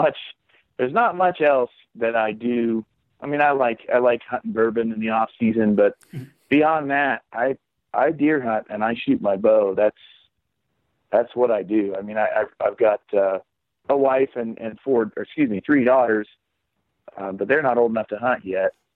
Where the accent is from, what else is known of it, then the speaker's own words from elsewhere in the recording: Illinois, United States; moved away; She just doesn't have a ton of time since we're originally from Central Illinois. So when we moved out here, lack of grandmas really puts a hamper on whether you have a babysitter or not